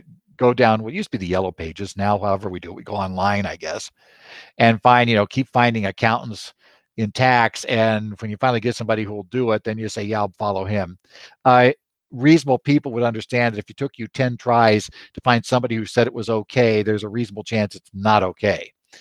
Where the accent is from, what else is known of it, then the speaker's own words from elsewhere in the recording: Arizona, United States; My home state of Arizona does.